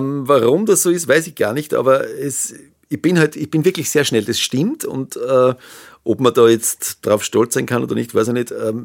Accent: Hallstatt, Upper Austria, Austria; in Hallstatt, in meinem Heimatort.

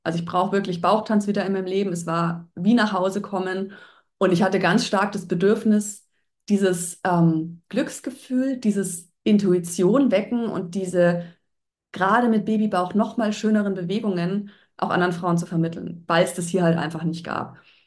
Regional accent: Bavaria, Germany; ich bin ja aus der Nähe von Mühldorf am Inn, also eher aus der ländlichen Region.

